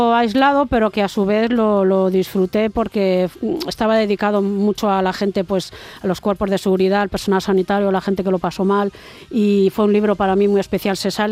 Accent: Madrid, Community of Madrid, Spain; Yo soy de Madrid, pero mi familia es de mi padre, es de Huetor Santillán, Granada.

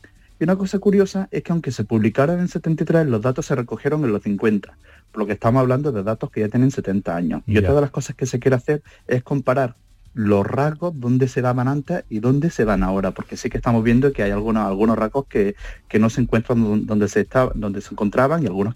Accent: Andalusia, Spain; Andalucía Oriental y Occidental Lingüística. Y la diferencia tradicional es que en la Andalucía Oriental es donde se abren las vocales, yo soy de Elegido en Almería

